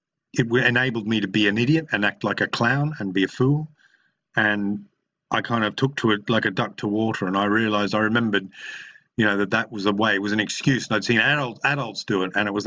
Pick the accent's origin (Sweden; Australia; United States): Australia; Mackay, Queensland; also born or lived in Brisbane; raised in Queensland, which is the pointy bit on the east coast, if you don't know your map of Australia. And I was raised in and around Brisbane and North Queensland in a place called Mackay, which is a sugarcane country.